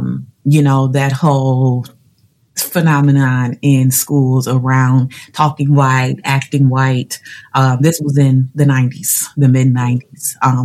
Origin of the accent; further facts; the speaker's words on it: Cleveland, Ohio, United States; Being born and raised in Cleveland, I don't think anyone's asked me that before.